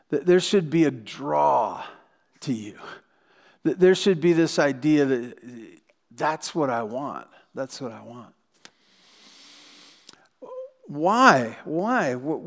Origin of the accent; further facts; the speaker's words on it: Santa Barbara, California, United States; I grew up in Santa Barbara, and when we were really fun, we would go to Ventura. All the way to Ventura.